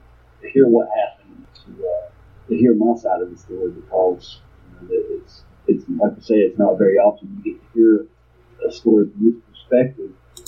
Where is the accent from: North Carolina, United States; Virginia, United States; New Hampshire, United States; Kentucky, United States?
North Carolina, United States; Hickory; I'm from Hickory, North Carolina, 35 years old.